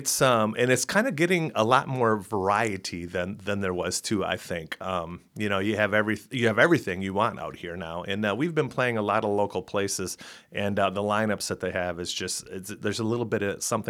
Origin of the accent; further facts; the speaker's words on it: Coopersville, Michigan, United States; growing up in Coopersville, we used to always go to Grand Haven because that was the cool thing.